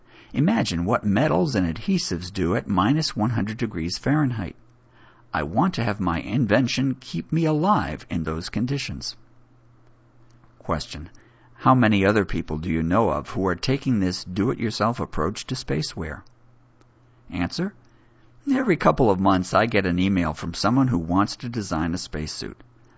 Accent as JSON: {"language": "English", "region": "Texas", "country": "United States", "tie": "born or raised there", "said": "I grew up in Texas when the culture of the Apollo missions was still reverberating."}